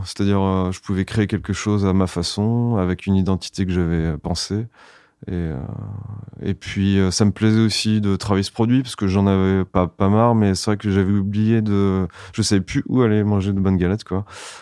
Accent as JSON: {"language": "French", "town": "Saint-Malo", "region": "Brittany", "country": "France", "said": "comme je viens de Saint-Malo, c'est une ville où il y a beaucoup de crêperies"}